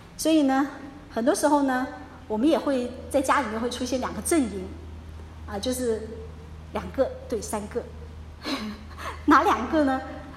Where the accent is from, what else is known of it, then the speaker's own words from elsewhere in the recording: China; 就像我们中国人也常常会古时候就老人家就常常说哈，天边起了云彩就会下一阵雨